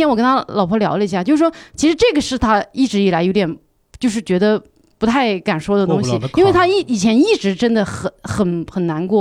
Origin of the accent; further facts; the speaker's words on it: Yunnan, China; 比如说我是云南人